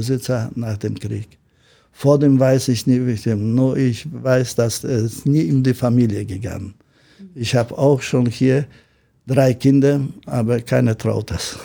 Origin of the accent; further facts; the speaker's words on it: Gdańsk, Pomeranian Voivodeship, Poland; German is a second language; now in Germany; Und dann viele auch wollen wissen, wenn ich komme aus Polen, aus Danzig und so natürlich.